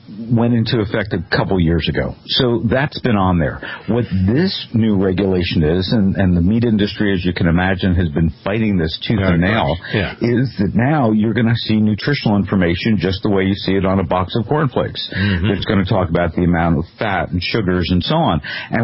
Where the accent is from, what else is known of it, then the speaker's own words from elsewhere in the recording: New Jersey, United States; I come from New Jersey.